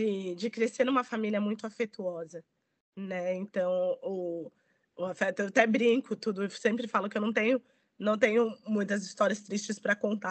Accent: São Caetano do Sul, São Paulo, Brazil; Eu sou uma mulher preta retinta, para quem está aí assistindo. Então, eu fui criada aqui em São Caetano do Sul, que é uma cidade que tem uma imigração italiana muito forte, muito pesada.

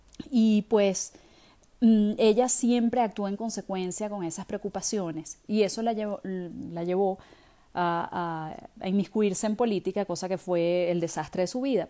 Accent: Venezuela; sentía que el libro contaba la historia de mi pueblo, de mi país

